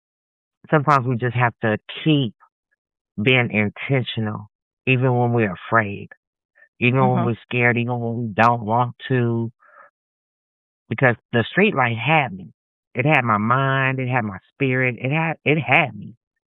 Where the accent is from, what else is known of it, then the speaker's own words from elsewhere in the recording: Kansas, United States; I'm originally from Kansas. I travel a lot, and so I lived in probably almost 25 states of the USA